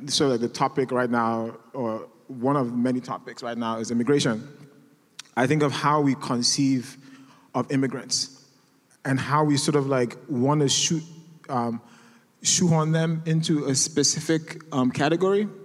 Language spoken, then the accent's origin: English; Nigeria; now in United States; Well, I'm an immigrant. I'm Nigerian. Currently, I'm undocumented. So I came in here as a student.